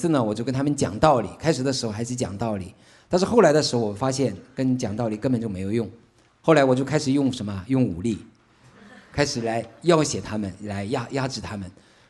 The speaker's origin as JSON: {"language": "Chinese", "region": "Shandong", "country": "China", "said": "我是从国内来的。那个今天呢，我能够站在这里，在父亲节这个日子里面，能够在这里为神做见证，我真的是何等的感恩。首先我自我介绍一下，我是来自于山东的"}